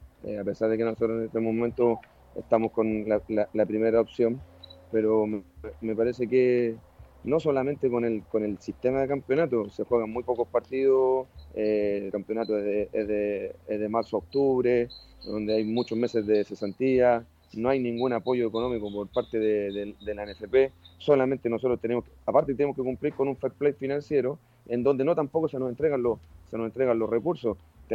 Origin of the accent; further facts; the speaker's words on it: Valparaíso, Chile; born there; yo soy porteño de nacimiento, desde los 15 años yo me hice futbolísticamente en el barrio de Santa Inés